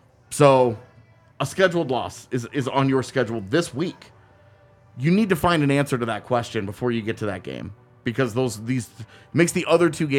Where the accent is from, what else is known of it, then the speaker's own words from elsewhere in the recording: Texas, United States; I grew up in Texas, guys. Like, come on. There's a stigma there.